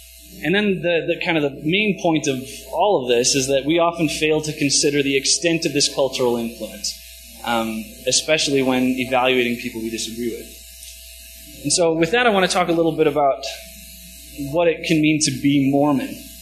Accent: Western Canada, Canada; I was born and raised in Western Canada, English-speaking Canada, which is important. I am a white, straight, cisgender male. I was raised primarily in rural small towns, and my family was lower socioeconomic status

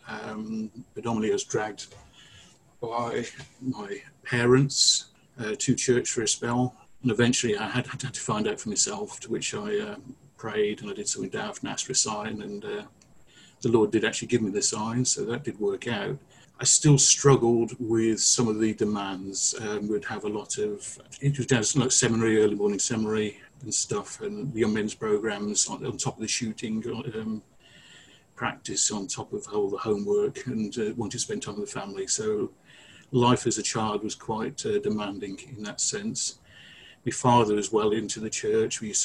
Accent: Lichfield, West Midlands, United Kingdom; Although I grew up in Lichfield primarily, which at the time was the stake centre, and had the UK offices actually based in Lichfield at St John Street for a while.

